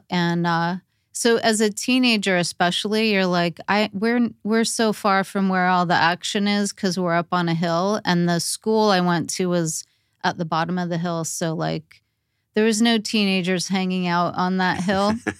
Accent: Torrance, California, United States; Right. I grew up in Torrance.

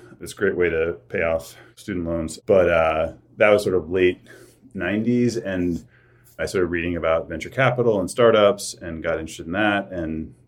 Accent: Ohio, United States; I grew up in Ohio and just the schools I went to in Ohio, for whatever reason, didn't teach me that.

